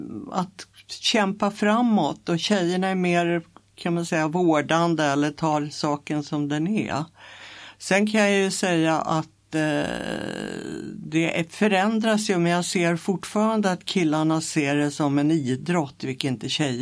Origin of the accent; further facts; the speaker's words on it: Enskede, Stockholm County, Sweden; Jag är född i Enskede. Uppväxt där.